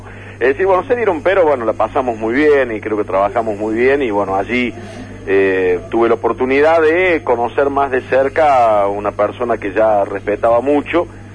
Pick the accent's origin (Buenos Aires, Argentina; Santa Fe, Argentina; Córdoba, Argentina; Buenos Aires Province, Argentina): Córdoba, Argentina; Yo ni siquiera soy de Córdoba capital